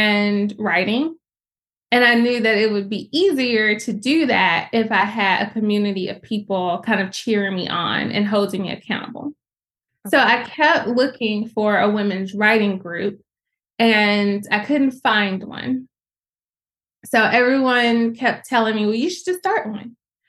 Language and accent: English; Birmingham, Alabama, United States; also born or lived in Louisville; So I'm based in Birmingham, Alabama. You can probably hear my accent. I had just moved back to Birmingham. So I'm from Birmingham originally. I was living in Louisville, Kentucky, where I was working as a newspaper reporter.